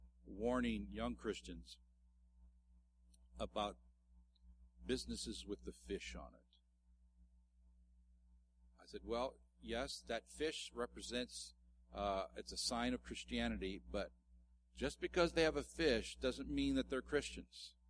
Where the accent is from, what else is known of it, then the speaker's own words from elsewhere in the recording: Ireland; Because I'm Irish doesn't mean I have a can blow up and have a tantrum.